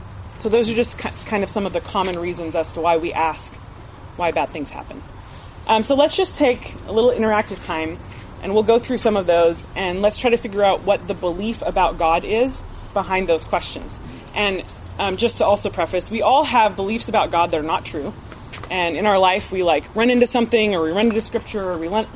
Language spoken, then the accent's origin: English; Mountain View, California, United States; born there; I didn't grow up in Mountain View, but I was born in Mountain View and I live in Mountain View.